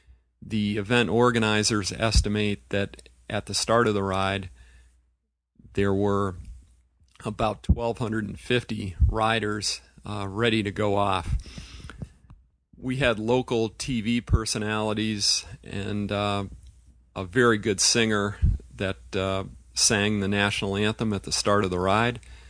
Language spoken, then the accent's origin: English; Hartford, Connecticut, United States; I grew up in the Hartford area